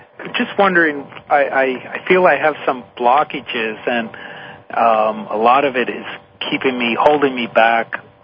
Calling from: Florida, United States; I'm calling from Florida.

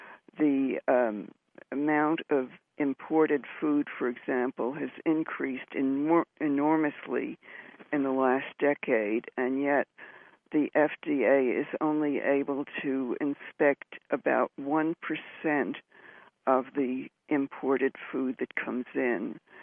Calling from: New Hampshire, United States; I'm in New Hampshire.

